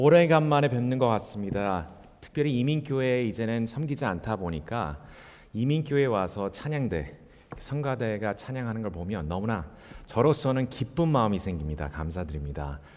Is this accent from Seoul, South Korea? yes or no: no; Incheon, South Korea; 제가 태어나고 자란 곳이 인천인데요. 인천 주안동에서 태어나서